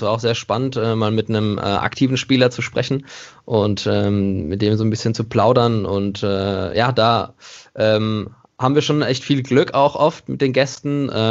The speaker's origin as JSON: {"language": "German", "town": "Karlsruhe", "region": "Baden-Württemberg", "country": "Germany", "tie": "born or raised there", "lives_now": "Munich, Germany", "said": "geboren und aufgewachsen bin ich in Karlsruhe."}